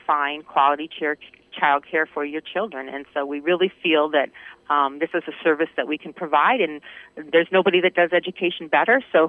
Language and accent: English; Indiana, United States; Well, you know, growing up in Indiana, I always tell people, I remember being a child, you know, just waiting for a snow day, right?